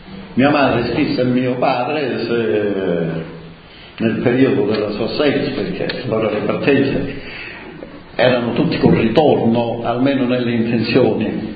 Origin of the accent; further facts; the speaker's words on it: San Nicola da Crissa, Calabria, Italy; Il mio paese si chiama San Nicola da Crissa, che tra Pizzo e Serra San Bruno. Sono vicino alla Certosa